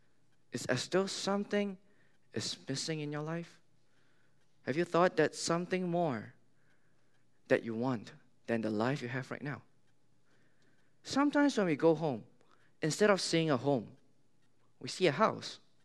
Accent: Singapore; I grew up in Singapore, so that kind of explains my accent is kind of different from the rest of them.

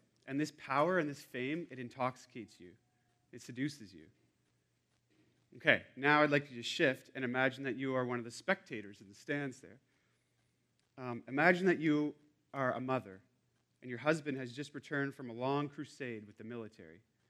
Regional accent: Nova Scotia, Canada; now in Vancouver, Canada; yes, that's a Dutch name. My father was born in Holland, but I, on the other hand, like I said, grew up in Nova Scotia, so I'm pure Canadian. I've been in Vancouver for about 8 years now

